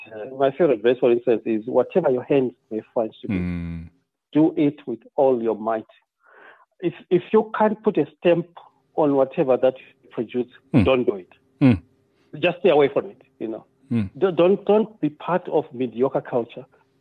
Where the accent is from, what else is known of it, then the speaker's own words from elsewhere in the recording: Chitungwiza, Harare, Zimbabwe; also born or lived in Mufakose; Well, I was born in Mfakwase, one of the townships in Harare.